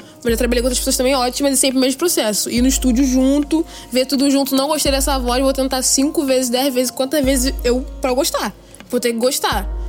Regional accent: Queimados, Rio de Janeiro, Brazil; Sou de Queimados.

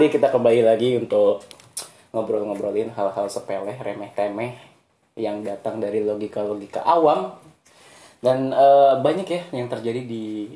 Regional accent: Java, Indonesia; Gua aslinya Jawa sih, cuman karena mbah gua itu dari apa, mbah gua dari kecil udah di Lampung, jadi apa namanya, gue pulang mudiknya tuh ya ke Lampung gitu kan, karena mbah gue di sana.

